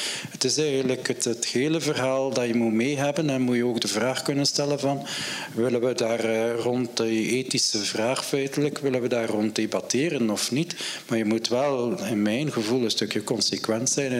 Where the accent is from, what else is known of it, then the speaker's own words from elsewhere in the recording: Bruges, West Flanders, Belgium; also born or lived in Halle; Dus die zandgronden, ik ben afkomstig van Brugge enzovoort.